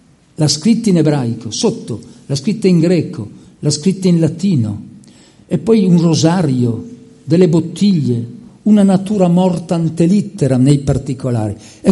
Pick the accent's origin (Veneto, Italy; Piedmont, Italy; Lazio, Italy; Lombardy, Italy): Lombardy, Italy; Milan; io che sono milanese e che la sorte mi ha collocato in una cattedra di questa nuova università